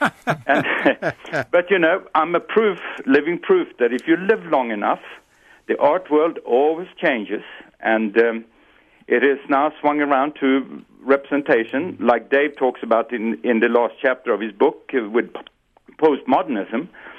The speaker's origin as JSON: {"language": "English", "country": "Sweden", "tie": "born or raised there", "said": "I grew up in Sweden, actually. I grew up in a little fishing village on the North Sea, and my family were seafarers, and so I grew up in closeness to nature"}